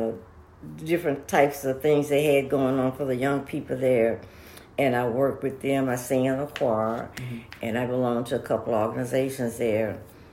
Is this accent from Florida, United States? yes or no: no; Beaumont, Texas, United States; I was born in Beaumont, Texas in 1936, and I grew up there also.